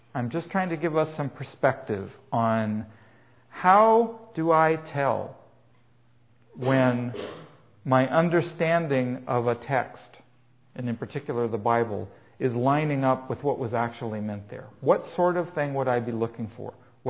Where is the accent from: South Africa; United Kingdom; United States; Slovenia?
United States; now in Eugene, United States; There are things that I know because I'm an American. There are things that I know because I live in Eugene.